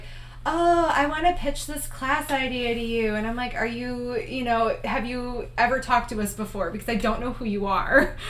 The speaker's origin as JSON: {"language": "English", "region": "New York", "country": "United States", "said": "I'm from New York. Literally, everybody's like, hey, guys."}